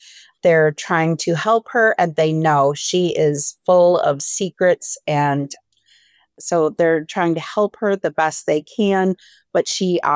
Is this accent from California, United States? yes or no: no; Michigan, United States; We are based in the eastern Upper Peninsula of Michigan. My father was born and raised on Sugar Island there and met my mom when he was in the Navy. My mom's not Native. And so other than a stint in Washington, D.C., I've lived in Michigan my whole life.